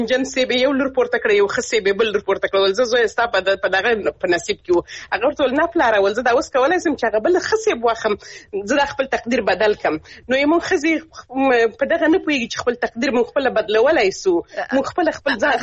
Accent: Helmand, Afghanistan

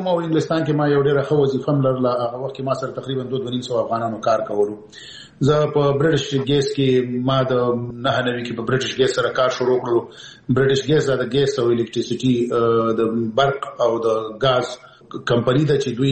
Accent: Peshawar, Khyber Pakhtunkhwa, Pakistan; زه پېښور کې د اول صف نه نیولې تر 12 پورې ما ته درس ویلی دی

